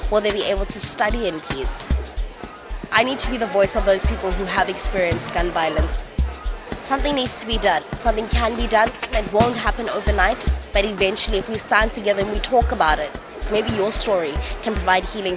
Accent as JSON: {"language": "English", "town": "Johannesburg", "region": "Gauteng", "country": "South Africa", "said": "I'm a 21-year-old female, and I come from Alexandra Township within the north of Johannesburg in South Africa."}